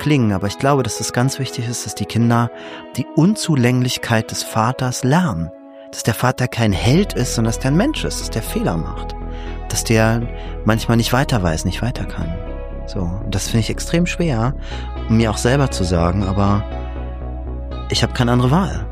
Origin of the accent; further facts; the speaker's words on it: Leipzig, Saxony, Germany; ich bin sehr kleinbürgerlich aufgewachsen in Leipzig. Meine Eltern sind ganz normale Arbeiter. Mein Vater ist Kfz-Mechaniker, meine Mutter ist Kosmetikerin.